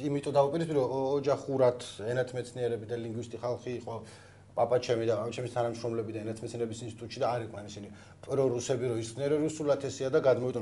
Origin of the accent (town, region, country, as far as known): Baghdati, Imereti, Georgia